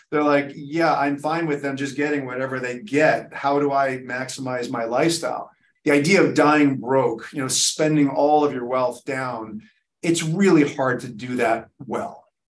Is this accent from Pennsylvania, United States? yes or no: no; New Jersey, United States; I'm from New Jersey.